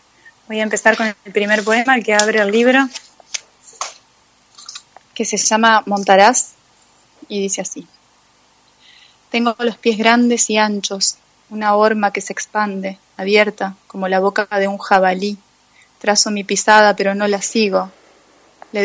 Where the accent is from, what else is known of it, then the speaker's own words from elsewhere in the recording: Viale, Entre Ríos, Argentina; yo crecí en Viale y Viale siempre fue una ciudad pequeña.